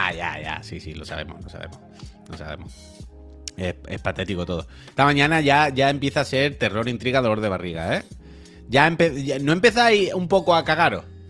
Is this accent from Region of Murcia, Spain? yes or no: yes; Murcia, Region of Murcia, Spain; Yo soy de Murcia, aquí no cae ni de casualidad.